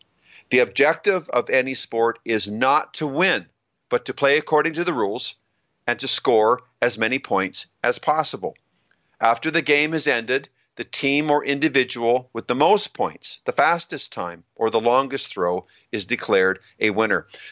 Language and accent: English; Alberta, Canada; also born or lived in British Columbia; I grew up in Alberta and British Columbia playing all the sports that Canada had to offer.